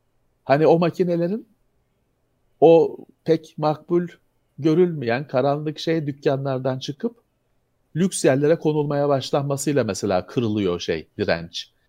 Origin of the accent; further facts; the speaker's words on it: Bakırköy, Istanbul, Turkey; Ben Bakırköylüyüm.